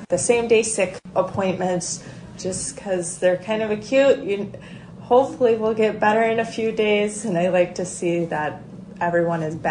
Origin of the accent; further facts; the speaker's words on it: Wisconsin, United States; now in Huron, United States; So I claim Wisconsin, because before that I was an Army kid, so lots of moves prior.